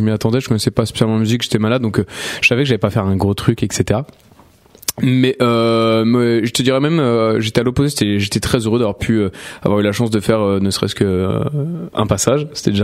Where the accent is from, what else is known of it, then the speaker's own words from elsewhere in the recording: Corbeil-Essonnes, Île-de-France, France; born there; Non, je suis né à Corbeil-Essonne.